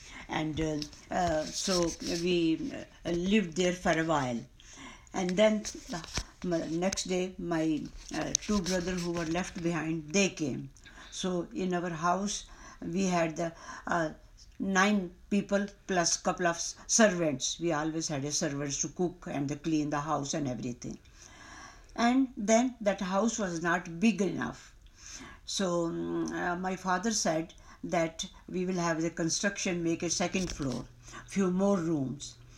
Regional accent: Peshawar, Khyber Pakhtunkhwa, Pakistan; And we grew up in Pakistan, Peshawar, where my father was a big businessman.

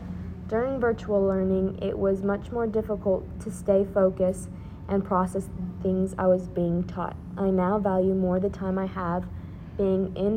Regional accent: Virginia, United States; we're from Virginia.

